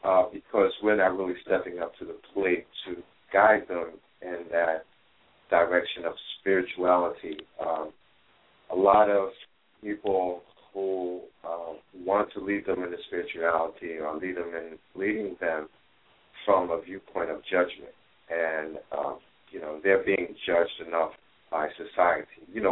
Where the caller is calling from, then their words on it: Elizabeth, New Jersey, United States; I'm from the Elizabeth, New Jersey area.